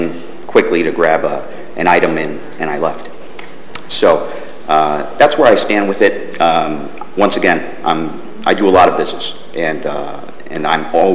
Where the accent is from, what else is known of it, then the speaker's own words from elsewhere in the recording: Connecticut, United States; I'm not from the South. I'm from Connecticut and proud of it.